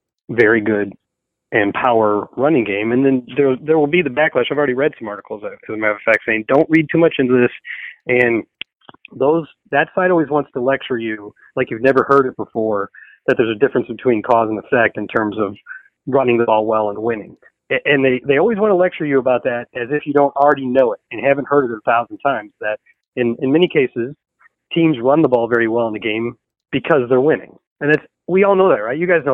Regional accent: St. Louis, Missouri, United States; And I grew up in Missouri on the other side of the state in St. Louis. So it was close to home too.

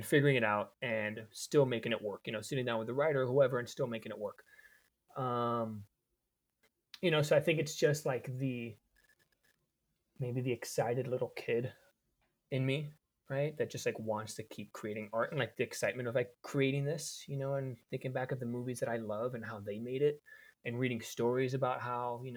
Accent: Miami, Florida, United States; born there; Yeah, yeah. Cuban American. My parents Cuban. They came here in the early 50s to the States, mid 50s. And I was born in Miami in the 80s.

